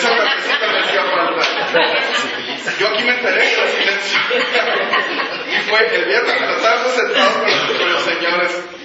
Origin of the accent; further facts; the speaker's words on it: Hermosillo, Sonora, Mexico; Yo también soy de Hermosillo, allá nací y siempre desde niño he estado buscando algo